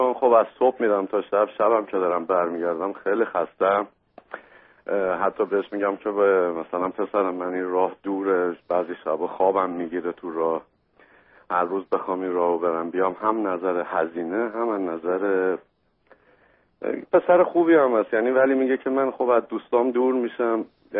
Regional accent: Iran; moved away; کلن دو سال و نیم از ایران اومدیم.

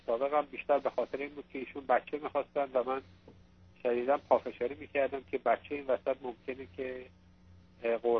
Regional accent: Iran; moved away as an adult; now in Canada; من 34 سالم بود ازدواج کردم. موقع تازه آمده بودم کانادا. 2 سال بود آمده بودم کانادا. بعد از ایرانم فرار کرده بودم.

